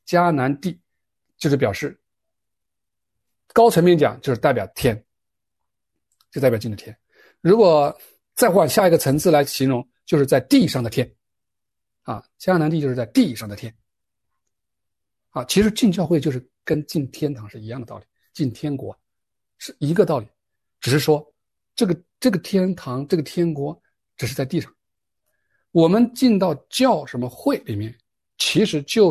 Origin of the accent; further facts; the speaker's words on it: China; 我们中国人读书都说要知天知天，对吧？